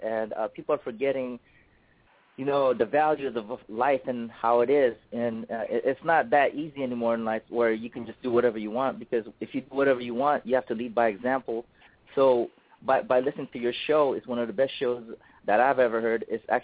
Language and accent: English; Philippines; now in United States; I'm Filipino, but I'm here in America, right? So I'm Filipino American.